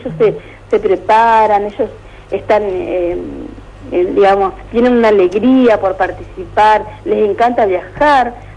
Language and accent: Spanish; Rosario del Tala, Entre Ríos, Argentina; Yo en realidad soy de Rosario del Tala.